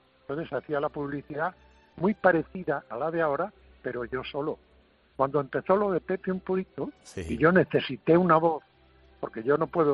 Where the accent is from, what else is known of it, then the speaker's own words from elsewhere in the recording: Padrón, Galicia, Spain; Yo empecé en Padrón, en mi pueblo.